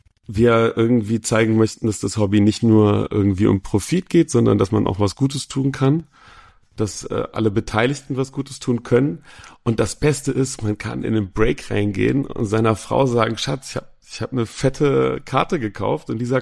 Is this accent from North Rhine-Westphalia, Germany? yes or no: yes; North Rhine-Westphalia, Germany; now in Berlin, Germany